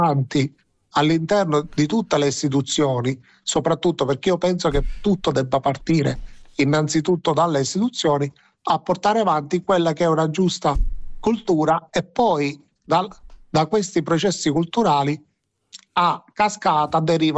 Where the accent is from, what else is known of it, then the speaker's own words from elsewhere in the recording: Palermo, Sicily, Italy; io sono palermitano, palermitano, quindi è assolutamente Arancina.